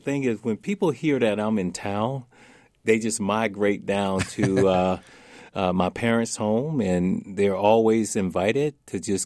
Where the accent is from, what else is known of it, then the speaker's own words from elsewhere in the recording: Starkville, Mississippi, United States; also born or lived in Crawford; It was hard coming, you know, from a very small city, you know, like Starkville, Mississippi. I was born in Crawford, Mississippi. Population probably 2,000. You know, coming to the big city